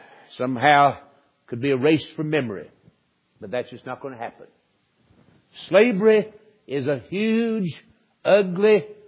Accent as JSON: {"language": "English", "region": "Southern United States", "country": "United States", "said": "I'm a Southerner. I'm so much a Southerner that if I weren't a Southerner, I'd at least be ashamed."}